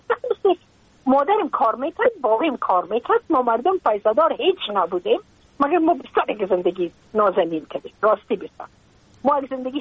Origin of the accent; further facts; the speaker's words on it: Afghanistan; moved away as an adult; now in United States; از اینکه ما که از افغانستان بقا آمدم ما اون سال بودم 28 ساله،